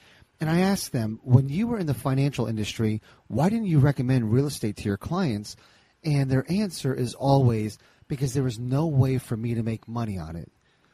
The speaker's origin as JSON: {"language": "English", "region": "New Jersey", "country": "United States", "tie": "born or raised there", "said": "Listen, I grew up in Jersey."}